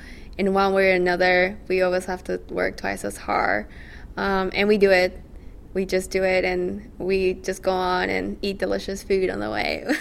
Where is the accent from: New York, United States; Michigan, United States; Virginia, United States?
New York, United States; Astoria; And then I always say, well, I'm from Queens, and I'm from Astoria, and I'm from New York. So that's where I feel I'm from, but I identify myself as a Latina in the U.S.